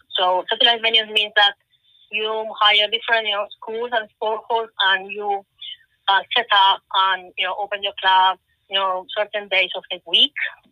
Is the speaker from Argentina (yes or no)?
yes; Argentina; English is a second language; now in United Kingdom; I'm originally from Argentina